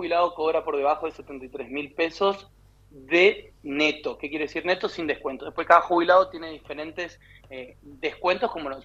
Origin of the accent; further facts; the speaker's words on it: Argentina; fuimos todos los argentinos, o somos todos los argentinos que nos tenemos que hacer cargo de eso.